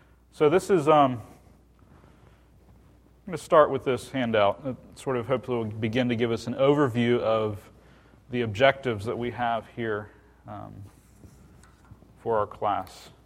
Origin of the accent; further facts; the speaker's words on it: Virginia, United States; moved away as an adult; now in Dallas, United States; We moved to the Dallas-Fort Worth area in early August of this year. I grew up in Virginia.